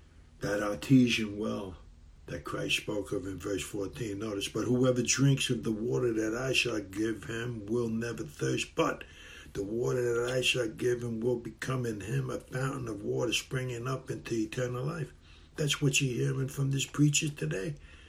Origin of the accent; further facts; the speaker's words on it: New York City, New York, United States; I was raised in the New York City area, in the streets of Manhattan.